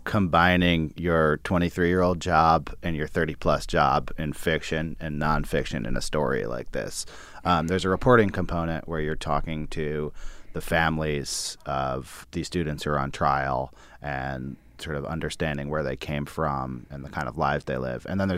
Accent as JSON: {"language": "English", "town": "Berkeley", "region": "California", "country": "United States", "tie": "born or raised there", "said": "I mean, I grew up in Berkeley."}